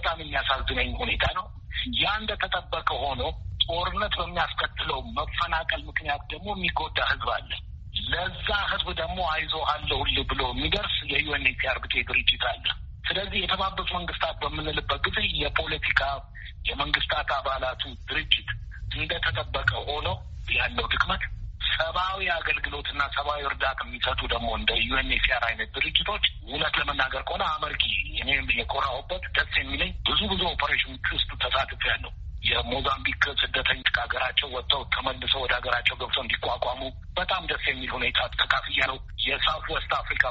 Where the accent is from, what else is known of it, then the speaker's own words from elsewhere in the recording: Addis Ababa, Ethiopia; ያደኩት እዚሁ አዲስ አበባ ነው።